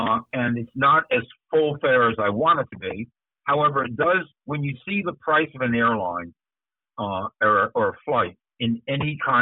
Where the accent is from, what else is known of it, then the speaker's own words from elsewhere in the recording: Italy; when I used to grow up in it, when I grew up in Italy.